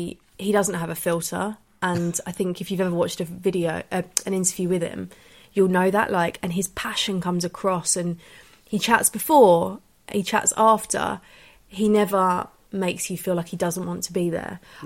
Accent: Watford, East of England, United Kingdom; although I'm further away from Watford than I ever have been the rest of my life

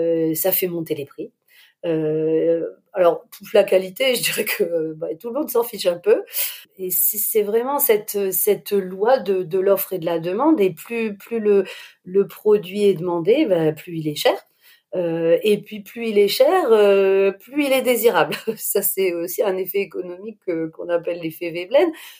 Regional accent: Lille, Hauts-de-France, France; Ouais, oui, alors en effet, je suis lilloise.

